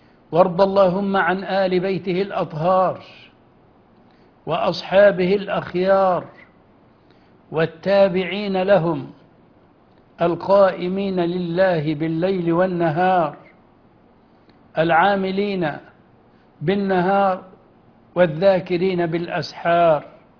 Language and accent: Arabic; Egypt